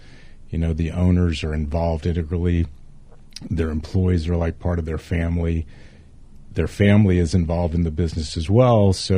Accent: Houston, Texas, United States; But I'm a Texan. I'm from Houston.

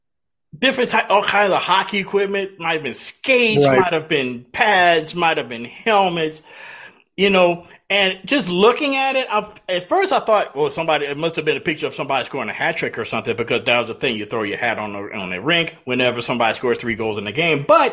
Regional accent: Louisiana, United States; I know we're from Louisiana

